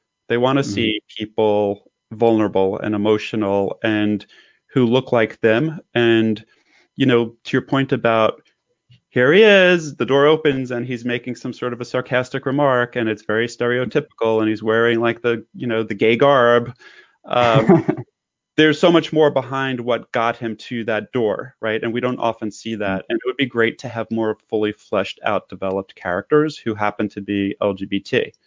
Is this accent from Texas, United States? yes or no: no; New York City, New York, United States; I grew up in a time when the corporate sponsorship was limited, and I grew up in New York City